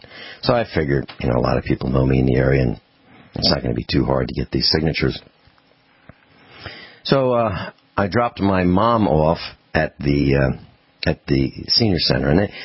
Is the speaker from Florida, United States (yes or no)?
no; Virginia, United States; Maybe I have a foreign accent. Maybe it's because I'm from Virginia, not from here.